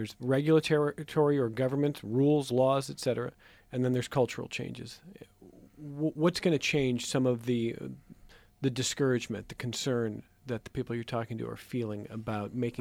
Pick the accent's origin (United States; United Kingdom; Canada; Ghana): United States; Cleveland, Ohio; I'm originally from Cleveland. I certainly know growing up there, you know, there's certain suburbs and communities where, this is, sort of the gay community.